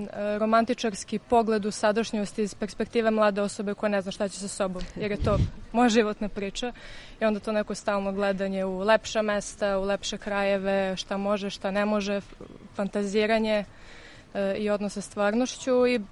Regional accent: Vršac, Vojvodina, Serbia; born there; now in Belgrade, Serbia; ja živim u Beogradu, rođena sam u Vršcu, imam 22 godine

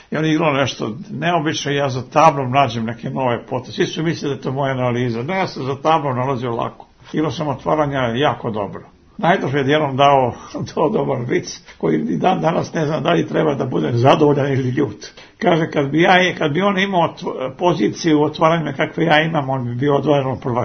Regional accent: Belgrade, Serbia; born there; Ja sam i sam rođen u Beogradu.

